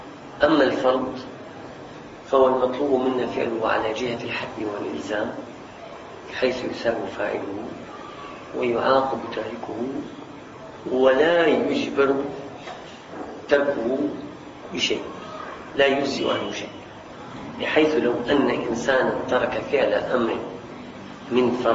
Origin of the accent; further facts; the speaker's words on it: Syria; الحمد لله مية عندنا في الشام كثير